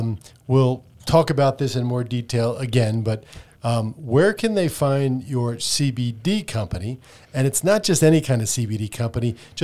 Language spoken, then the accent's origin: English; New Jersey, United States; in the Garden State of all places, my home state as well.